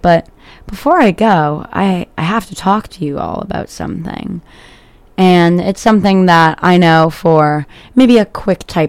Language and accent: English; Swampscott, Massachusetts, United States; now in Burlington, United States; like they are here in Burlington and in my hometown of Swampscott, Massachusetts, they were on July 3rd.